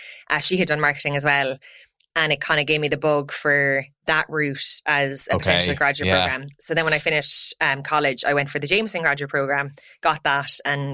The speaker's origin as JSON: {"language": "English", "country": "Ireland", "said": "I kind of got away with it because I could like feign a bit of naivety around being Irish."}